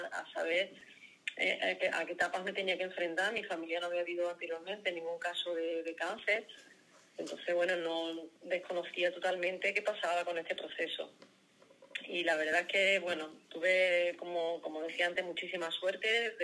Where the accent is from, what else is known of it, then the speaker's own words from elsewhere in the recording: Cádiz, Andalusia, Spain; Yo soy de Cádiz, y en este caso me derivaron a Sevilla